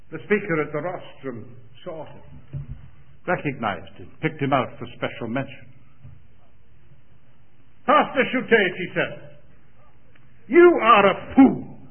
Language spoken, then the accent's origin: English; United Kingdom; When I was a bit of a boy growing up in Britain, teenage lad during the days of the Second World War